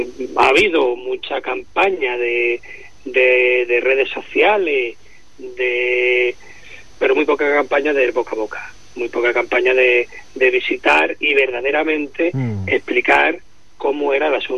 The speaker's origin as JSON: {"language": "Spanish", "town": "Encinasola", "region": "Andalusia", "country": "Spain", "tie": "born or raised there", "said": "me fui a mi pueblo, y como tú sabes, desde Encinasola hasta Huelva pues hay un trecho"}